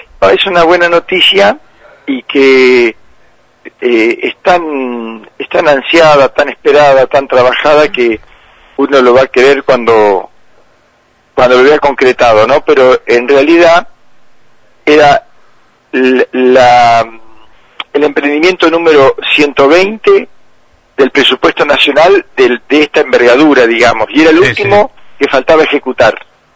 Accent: Entre Ríos, Argentina; yo, que tengo 68 años, tenía 8 años y mi padre era el jefe de la planta depuradora de mi pueblo, que es un pueblo insignificante en el medio del monte entrerriano

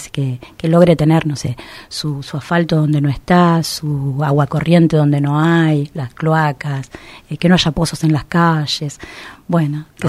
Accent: Burzaco, Buenos Aires Province, Argentina; mi ciudad natal, Bursaco, para los que no conocían

